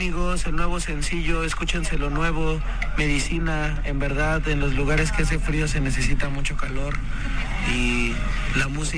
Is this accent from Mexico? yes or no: yes; Oaxaca, Mexico; no somos de aquí, de esta región, pero somos de la Mixteca Alta, pero pues al final es Oaxaca y somos un mismo ombligo.